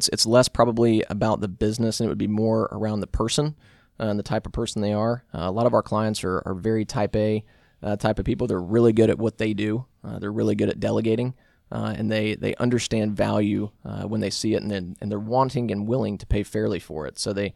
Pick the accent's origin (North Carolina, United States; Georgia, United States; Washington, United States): Georgia, United States; Roswell; Yeah, so I'm a native Georgia guy. I grew up over in Roswell.